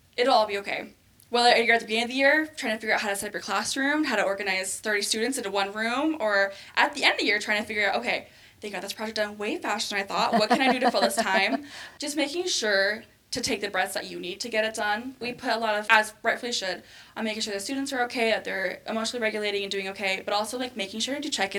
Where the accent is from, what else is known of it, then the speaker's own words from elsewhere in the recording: Oregon, United States; I'm from Oregon, so can't really go for the weekends.